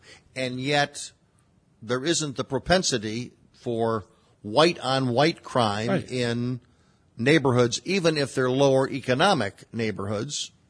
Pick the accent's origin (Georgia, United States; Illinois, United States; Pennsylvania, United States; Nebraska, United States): Illinois, United States; Chicago; from Chicago.